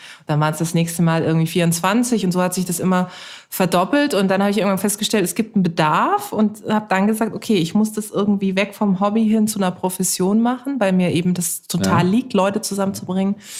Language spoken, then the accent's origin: German; Karlsruhe, Baden-Württemberg, Germany; Ich bin in Karlsruhe geboren und aufgewachsen, meine Eltern sind da auch noch.